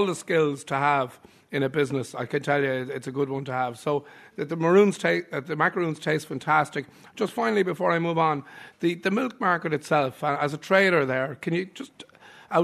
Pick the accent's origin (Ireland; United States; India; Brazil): Ireland; Paul, can I just ask you, as Irish people, why don't we eat more fish?